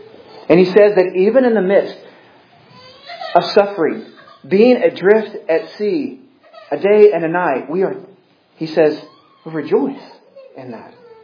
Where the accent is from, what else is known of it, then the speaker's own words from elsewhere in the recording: United States; because I'm American, I don't have as much experience overseas as other people.